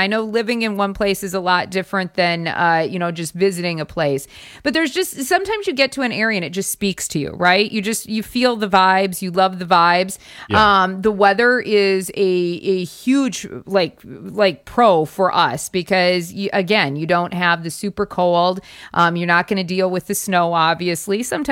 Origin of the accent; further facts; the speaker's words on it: Mitchell, South Dakota, United States; Like even growing up in South Dakota. Now, we were in Mitchell, South Dakota, which was a town very much the size of Baraboo, 15,000.